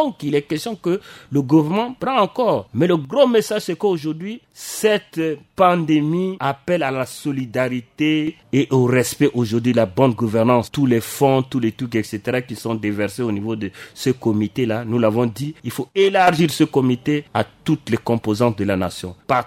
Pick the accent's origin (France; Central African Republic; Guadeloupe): Central African Republic; nous sommes des Centrafricains, nous sommes un syndicat responsable.